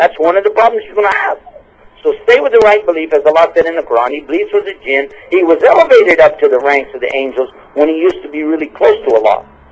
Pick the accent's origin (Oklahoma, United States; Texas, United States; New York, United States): Texas, United States; Okay, well, that's because I'm from Texas. I don't speak English. I speak Texan.